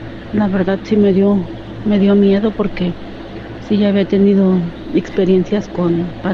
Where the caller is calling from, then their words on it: Yautepec, Morelos, Mexico; soy de Yautepec, Morelos.